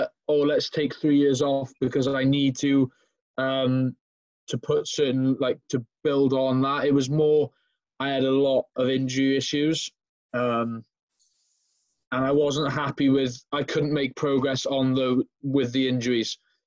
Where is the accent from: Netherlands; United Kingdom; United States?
United Kingdom; Swansea, Wales; I'm from Swansea, which is south...